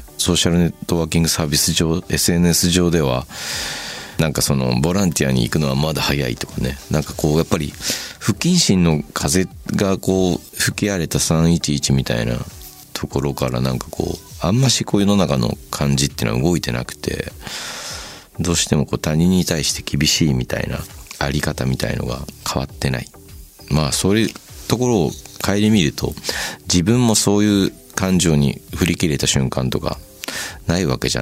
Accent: Shizuoka, Japan; どうしても静岡県出身なんでそういうことも考えてしまいますけれども

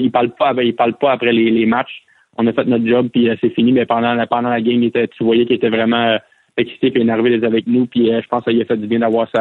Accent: Montreal, Quebec, Canada; On vient de là, c'était notre équipe de jeunesse

